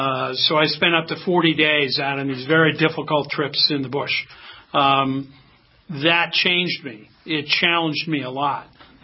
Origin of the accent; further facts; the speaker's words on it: Chicago, Illinois, United States; Well, I grew up outside of Chicago. I had a pretty traditional middle-class upbringing.